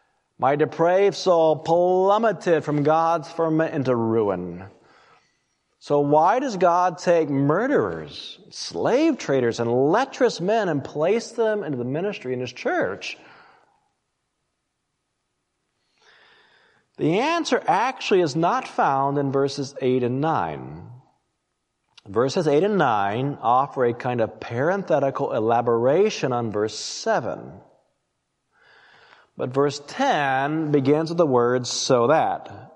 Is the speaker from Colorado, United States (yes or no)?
yes; Colorado, United States; I grew up in Colorado, as you know, and I grew up climbing out in the Rockies.